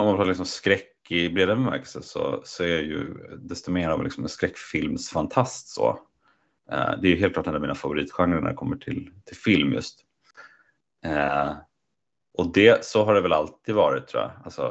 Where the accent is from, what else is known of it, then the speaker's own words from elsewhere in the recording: Sundbyberg, Stockholm County, Sweden; born there; now in Linköping, Sweden; jag är född i Sundbyberg i Stockholm. Men jag bor i Linköping sedan, jag ska säga, 11 år tillbaka. Min fru kommer därifrån, så jag flyttade hit när vi pluggade och sådär.